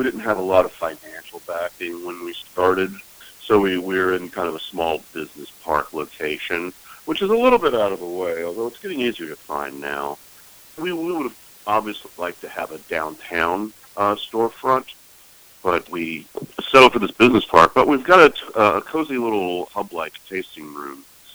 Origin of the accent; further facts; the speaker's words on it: Durham, North Carolina, United States; now in Black Mountain, United States; My wife Jessica and I are both from North Carolina. I'm from Durham, and she's from Goldsboro. And we moved to Black Mountain about 4 years ago.